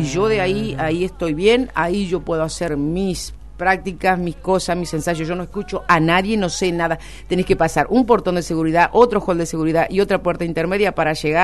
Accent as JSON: {"language": "Spanish", "town": "Crespo", "region": "Entre Ríos", "country": "Argentina", "said": "Crespo no lo sabe, que es mi pueblo"}